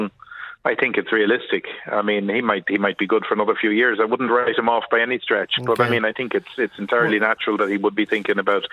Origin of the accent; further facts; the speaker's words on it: Dublin, Leinster, Ireland; I'm from Dublin.